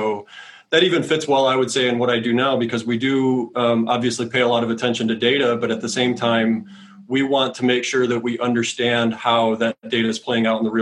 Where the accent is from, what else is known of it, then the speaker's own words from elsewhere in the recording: United States; the stories might have been, you know, that we heard growing up in the United States.